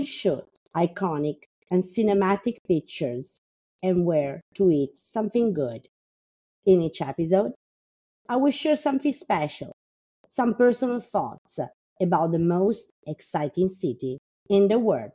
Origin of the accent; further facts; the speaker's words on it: Italy; English is a second language; moved away as an adult; now in New York, United States; an Italian unicorn in New York. I moved here 9 years ago from Italy.